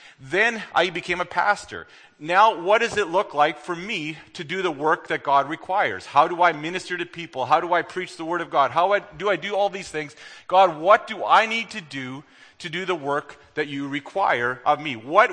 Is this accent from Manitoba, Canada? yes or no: yes; Manitoba, Canada; I grew up in the Winkler-Plum Coulee area.